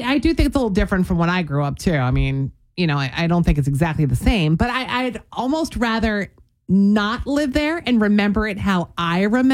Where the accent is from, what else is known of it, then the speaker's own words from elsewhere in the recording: Cranbury, New Jersey, United States; Shout out to Cranberry, New Jersey, where I grew up.